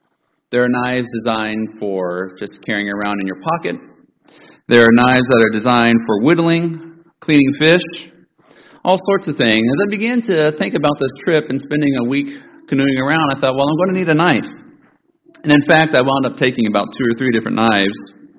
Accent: Ohio, United States; Now, as most of you know, I'm from up north. I'm from Ohio.

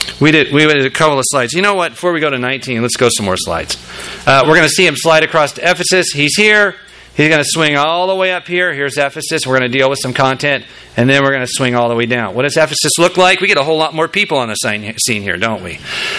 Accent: California, United States; growing up around Southern California, this looks like same landscape to me

